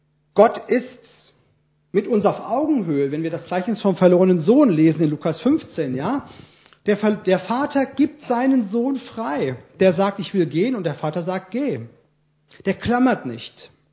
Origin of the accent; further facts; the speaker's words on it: Erdbach, Hesse, Germany; meine Heimat, das ist Erdbach. Da bin ich groß geworden. Da stand mein Elternhaus. Da komme ich her.